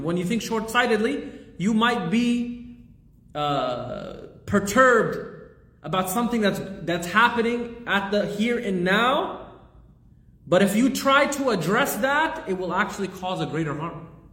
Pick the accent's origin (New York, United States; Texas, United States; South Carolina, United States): Texas, United States; Austin; We're from Austin here.